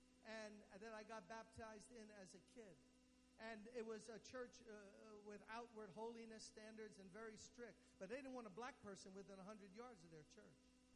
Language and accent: English; New York City, New York, United States; I come from New York City.